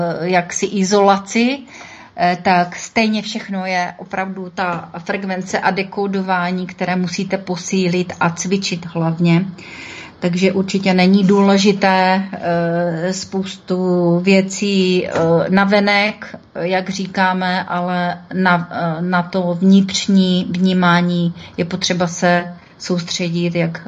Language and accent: Czech; Moravia, Czechia; Já jsem Moravačka.